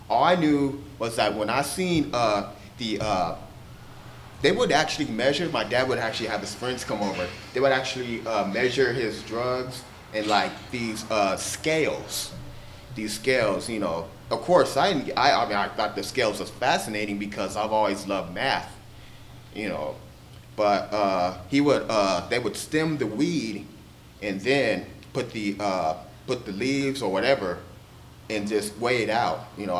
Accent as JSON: {"language": "English", "town": "Lemon Grove", "region": "California", "country": "United States", "tie": "born or raised there", "also_born_or_lived": "Athens, Greece", "said": "I was born in Greece, and then in 79, you know, when I was five, because I was born in 74, I actually lived in Lemon Grove and on Massachusetts Street."}